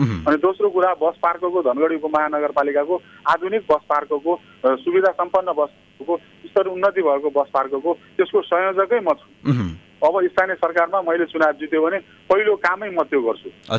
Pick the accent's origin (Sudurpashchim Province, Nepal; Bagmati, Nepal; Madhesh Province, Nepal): Sudurpashchim Province, Nepal; Achham; born there; now in Kailali, Nepal; म मेरो जन्मस्थान अछाम भए पनि म अहिले कैलालीको मान्छे हो।